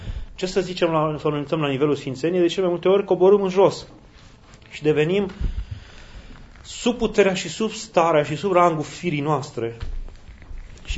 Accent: Romania; și acum mă doare sufletul așa și pe noi ca români

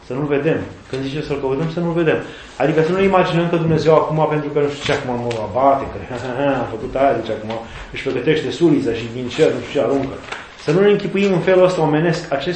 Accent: Lupeni, Hunedoara County, Romania; Eram din Lupen și mergeam la Vulcan

